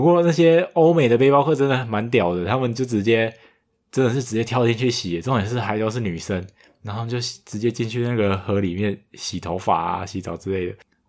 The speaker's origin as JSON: {"language": "Chinese", "country": "Taiwan", "said": "我前面说我就说我是台湾人的"}